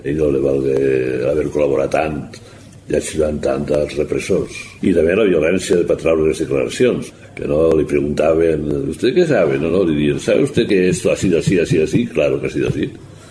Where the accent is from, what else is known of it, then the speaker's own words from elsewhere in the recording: Sagunt, Valencian Community, Spain; jo els visc en Sagunt i soc de Sagunt, vamos.